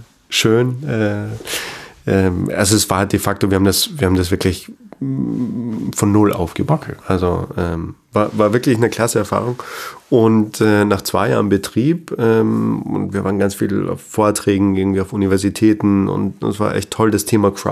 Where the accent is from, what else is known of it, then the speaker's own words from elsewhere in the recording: Austria; Ich bin ursprünglich aus Österreich